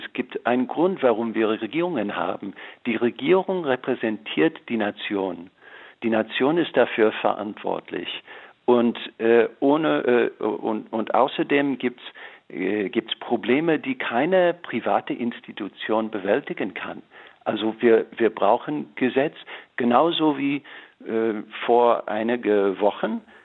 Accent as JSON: {"language": "German", "country": "United States", "tie": "born there", "second_language": "German", "said": "Aber ich bin in Amerika geboren. Und ich habe als Weißer jede Menge Privilegien genossen"}